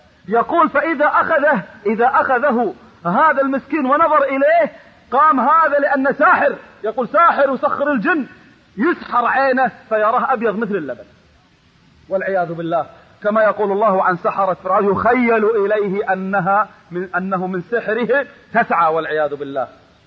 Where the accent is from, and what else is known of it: Kuwait